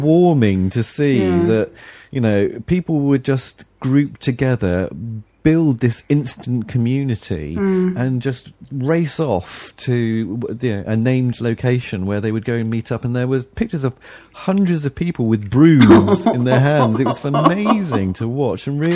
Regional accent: United Kingdom; being British

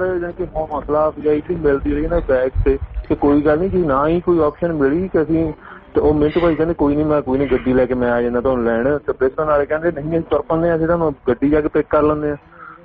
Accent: Hoshiarpur, Punjab, India; ਜਿੱਦਾਂ ਹੁਣ ਕੋਈ ਸਾਨੂੰ ਕਹੇ ਕਿ ਤੁਸੀਂ ਕਿੱਥੋਂ ਆ ਮੈਂ ਕਹਿੰਦਾ ਮੈਂ ਹੁਸ਼ਿਆਰਪੁਰ ਤੋਂ ਤੁਸੀਂ ਰਿਸ਼ਤੇਦਾਰੀਆਂ ਕੱਢਣ ਲੱਗ ਪਓ

